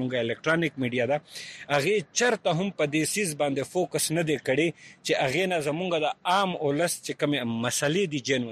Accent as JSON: {"language": "Pashto", "region": "Khyber Pakhtunkhwa", "country": "Pakistan", "said": "زه به حیثیت د وزیرستان یو وګړی زما کور په 2009 اپریشن کې"}